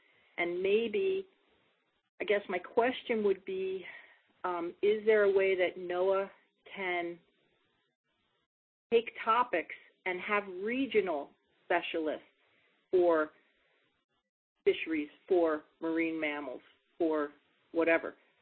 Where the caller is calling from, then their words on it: Nome, Alaska, United States; I'm with UAF Alaska Sea Grant, and I'm calling from the Bering Strait region in Nome.